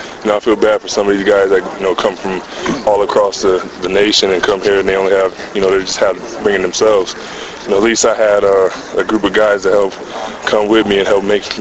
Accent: Arizona, United States; I'm come from Arizona. It's just, desert and real dry heat.

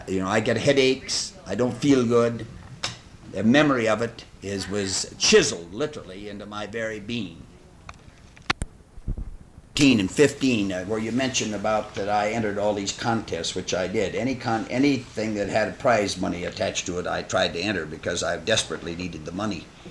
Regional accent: Midwest, United States; As a matter of fact, as a Midwesterner, I found much in common with the South.

